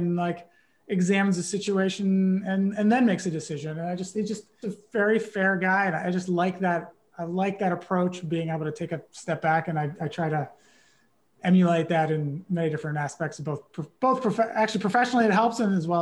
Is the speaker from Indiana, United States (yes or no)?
no; Pittsburgh, Pennsylvania, United States; But I grew up in Pittsburgh.